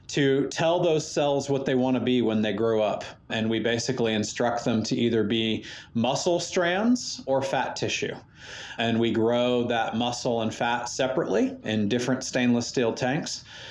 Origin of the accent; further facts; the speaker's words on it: United States; And I'm an American, and looking at the U.S. in particular